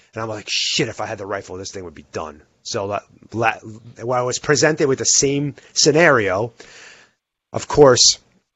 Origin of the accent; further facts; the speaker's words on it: New York, United States; now in Utah, United States; No, I like Utah. I definitely enjoy four seasons. I mean, I came from New York, so I had four seasons, and it was definitely a change.